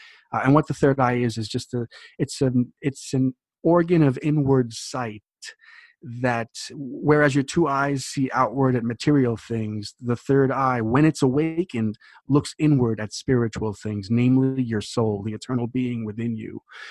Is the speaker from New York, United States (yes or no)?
yes; New York, United States; which I had been going to my whole life. I grew up in New York